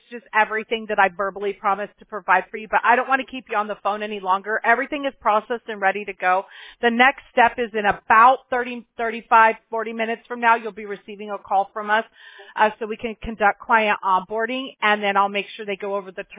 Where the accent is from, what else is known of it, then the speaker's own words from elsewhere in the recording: Mobile, Alabama, United States; born there; Now, I was born in Mobile, Alabama, when it's like 1,000,000% humidity in July.